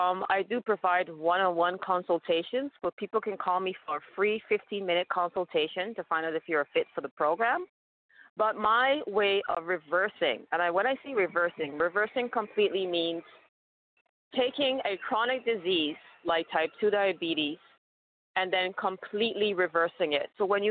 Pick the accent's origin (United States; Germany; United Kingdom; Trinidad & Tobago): Trinidad & Tobago; I'm from Trinidad and Tobago, and her legs were amputated.